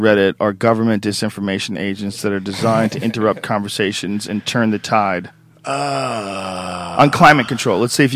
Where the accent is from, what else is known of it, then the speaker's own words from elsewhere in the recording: Boston, Massachusetts, United States; I grew up in Boston, and the first time I came to California, I went to Bellflower.